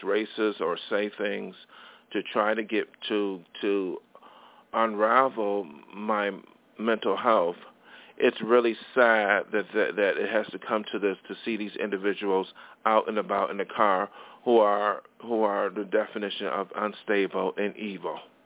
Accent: New York, United States; now in Los Angeles, United States; I came out to Los Angeles from my hometown in upstate New York to be an artist.

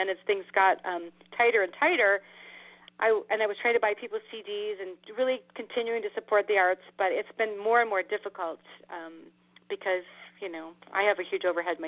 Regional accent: Midwest, United States; No, actually, I grew up in the Midwest. Moved back to the Midwest, and then I've traveled for the last 20 something years.

